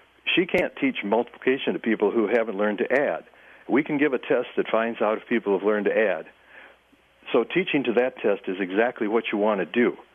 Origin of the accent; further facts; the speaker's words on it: Minnesota, United States; now in Dressbach, United States; I'm actually from Minnesota.